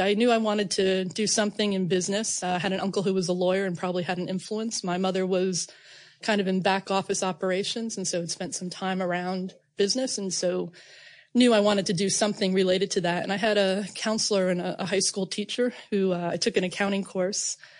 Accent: New York, United States; But yeah, grew up in New York, spent 20 years about an hour north of New York City by West Point in the Hudson Valley.

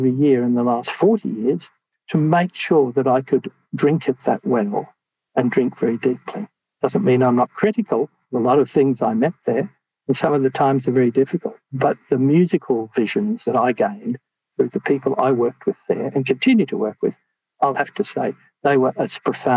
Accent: Australia; It's a bit the way I feel about being Australian.

